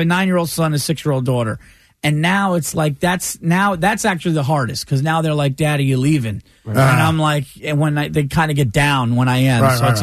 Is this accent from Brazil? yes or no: no; New York, United States; also born or lived in Queens / Manhattan; So I'm from Westchester County.